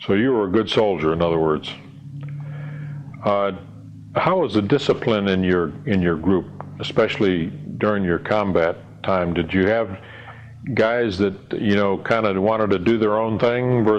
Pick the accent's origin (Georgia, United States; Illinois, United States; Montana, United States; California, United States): Illinois, United States; Moline; I'm from Moline, Illinois, which is a little ways away, but same latitude. Cold.